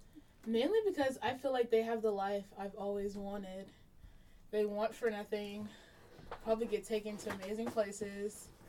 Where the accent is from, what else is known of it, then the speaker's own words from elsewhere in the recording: Martin, Tennessee, United States; also born or lived in Jackson; I was born in Jackson, Tennessee, but raised in Martin. I'm 18 now. I'm 18 years old.